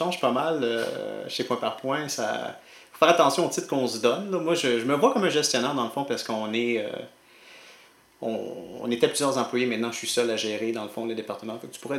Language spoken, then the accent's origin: French; Dorval, Quebec, Canada; also born or lived in Lachine; Dans le fond, j'ai demeuré bonne partie de mon enfance à Dorval, en fait. Mais l'hôpital qu'on avait été, que je suis né, c'est à celle de la Chine.